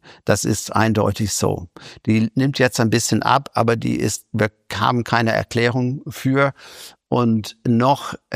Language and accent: German; Ireland; ich komme ja aus Irland